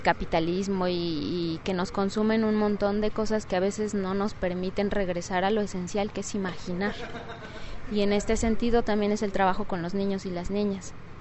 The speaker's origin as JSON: {"language": "Spanish", "region": "Mexico City", "country": "Mexico", "said": "vengo de la Ciudad de México, de la delegación Iztapalapa."}